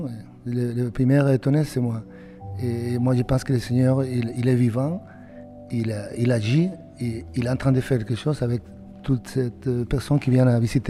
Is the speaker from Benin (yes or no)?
no; Cullera, Valencian Community, Spain; accent: Spanish; French is a second language; now in Bayonne, France; En fait, moi, je suis de Valencia, Cullera. C'est une région très, très paradisiaque. Et à côté de la mer, de Méditerranée.